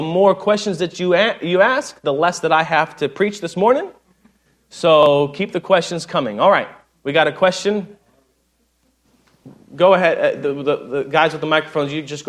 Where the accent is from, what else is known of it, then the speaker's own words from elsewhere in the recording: United States; I love the United States of America. I am a patriot. I'm American.